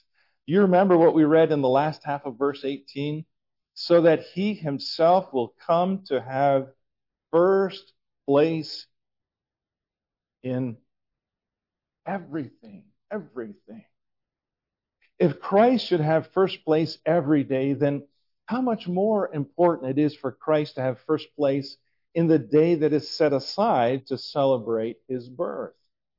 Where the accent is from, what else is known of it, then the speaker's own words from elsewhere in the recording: United States; But I'm American, you know, so Canadian-American.